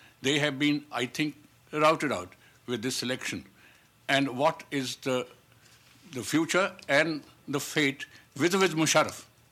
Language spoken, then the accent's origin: English; India; Foreign Policy Association, and I am from India, Indian Army, and ex-aide to the President of India.